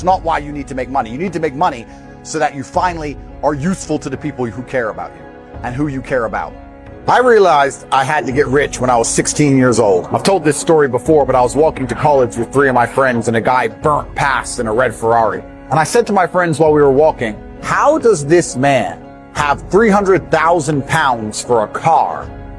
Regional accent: England, United Kingdom; I'm growing up in England, completely flat broke.

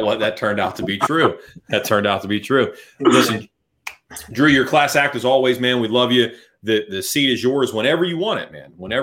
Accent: United States; It's kind of too French for me. I'm too American for that word.

